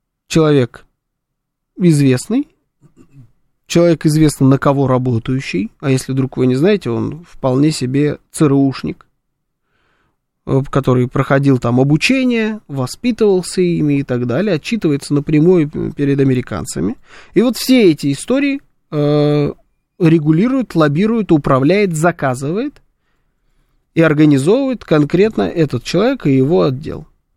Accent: Uzbekistan; Я сама из Узбекистана родом.

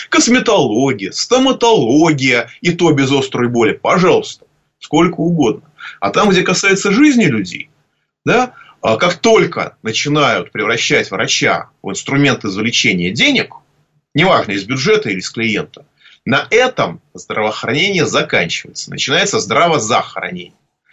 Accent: Moscow, Russia; я москвич

